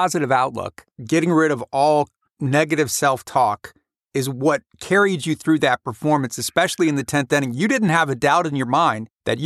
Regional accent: Mansfield, Ohio, United States; we're passing through my hometown of Mansfield, Ohio

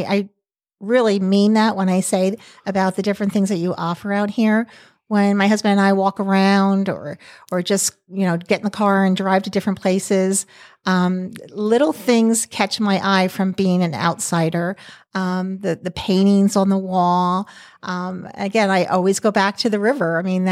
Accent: Philadelphia, Pennsylvania, United States; You know, we're from the East Coast. Everything is rushed all the time.

